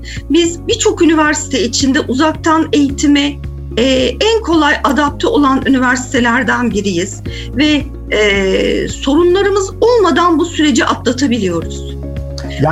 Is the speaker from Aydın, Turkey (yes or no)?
no; Istanbul, Turkey; ben size İstanbullu olduğumu söyleyeyim. İstanbul'da doğdum. İlk orta lise öğrenimimi İstanbul'da tamamladım. Sonra üniversite eğitimi için Ankara'ya Hacettepe Üniversitesi'ne gittim.